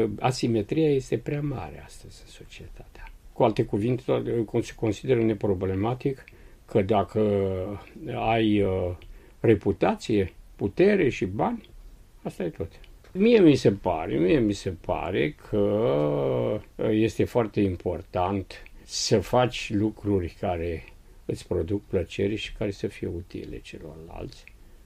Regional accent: Transylvania, Romania; born there; Eu m-am născut în Ardealul de Nord

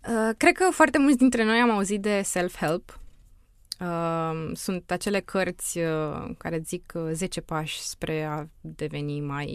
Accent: Romania; moved away as an adult; also born or lived in England; Din România, da. Apoi am plecat din România, am ajuns în Anglia la master.

